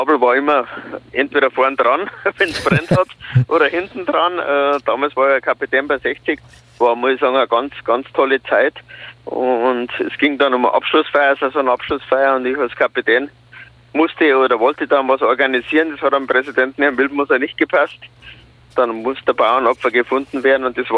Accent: Holzkirchen, Bavaria, Germany; meine Heimat ist Holzkirchen, das ist 30 Kilometer südlich von München.

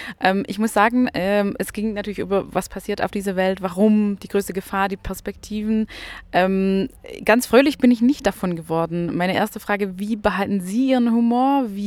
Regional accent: Belgium; German is a second language; also ich komme aus Belgien. Falls Sie irgendeine Dativ-Genitiv-Verwechslung hören, dann hat das damit zu tun, dass Deutsch meine Muttersprache nicht ist.

